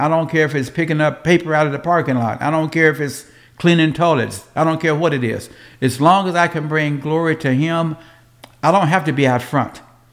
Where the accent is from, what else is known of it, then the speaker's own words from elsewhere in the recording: Memphis, Tennessee, United States; now in Washington State, United States; I grew up in Memphis, Tennessee, and I've been going away for 41 years now.